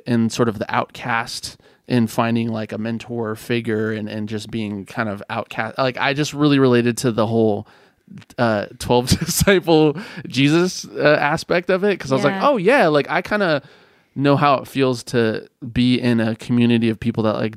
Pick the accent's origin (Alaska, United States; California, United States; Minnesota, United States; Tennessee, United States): California, United States; again, I grew up in Northern California. Like that was like just my frame of reference.